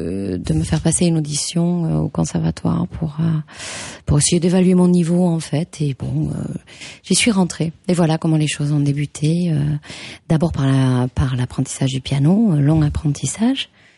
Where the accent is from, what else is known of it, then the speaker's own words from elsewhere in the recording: Lavaur, Occitanie, France; born there; Je suis née dans le Tarn, à Lavaur précisément, qui n'est pas internationalement connu, bien sûr, mais voilà, bon, qui est dans le cœur du pays du pastel.